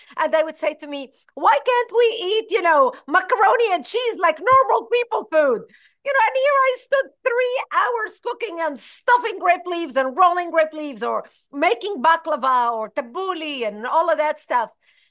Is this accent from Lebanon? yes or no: yes; Lebanon; As a woman, I will never regret growing up in Lebanon.